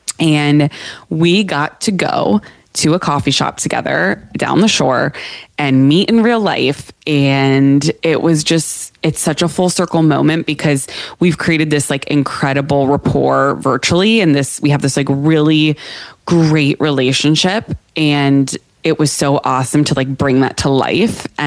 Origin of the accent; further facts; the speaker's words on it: Pittsburgh, Pennsylvania, United States; now in Florida, United States; I am from the Northeast. I'm from Pittsburgh. My husband's from Jersey. We met when we lived in Jersey. I went to Penn State. We're Northeasterners at heart.